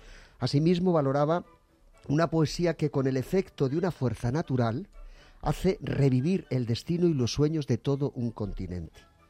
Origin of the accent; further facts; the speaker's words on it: Torrelaguna, Community of Madrid, Spain; Estuve el otro día cerca de mi pueblo, en Torlaguna